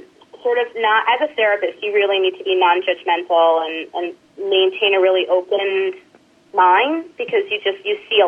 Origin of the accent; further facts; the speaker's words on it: Manhattan, New York, United States; now in Bay Area, United States; and I'm from Manhattan, and I love New York. It's my city, even though now I'm in the Bay Area.